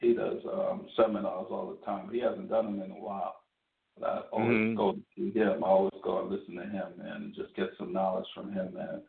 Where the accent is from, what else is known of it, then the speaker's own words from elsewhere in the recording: Brooklyn, New York, United States; I come from New York. I come from Brooklyn.